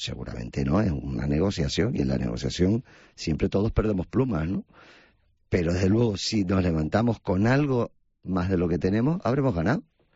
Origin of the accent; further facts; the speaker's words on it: Canary Islands, Spain; Yo como canario quiero que los Reyes Magos visiten también a los niños y a las niñas canarias.